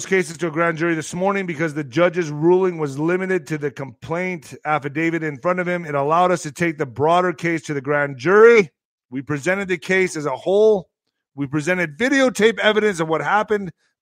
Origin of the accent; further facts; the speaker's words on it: El Paso, Texas, United States; also born or lived in Ciudad Juárez, Mexico; First of all, I grew up in El Paso. I grew up in Juarez. I grew up in Ciudad Juarez and El Paso. I'm a border boy. I've grown up on both sides.